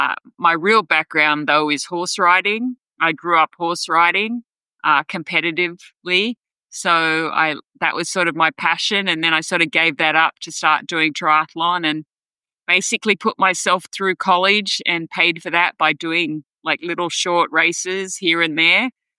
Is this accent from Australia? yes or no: yes; Australia; my home country of Australia